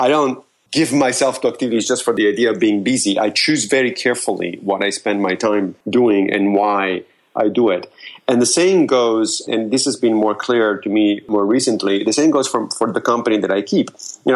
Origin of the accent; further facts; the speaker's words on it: Rome, Lazio, Italy; First of all, I grew up in Rome.